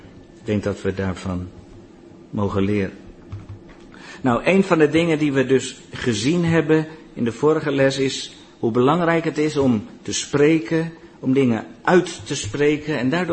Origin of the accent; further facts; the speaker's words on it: Netherlands; Als Nederlander zijn wij heel goed om anderen te beoordelen.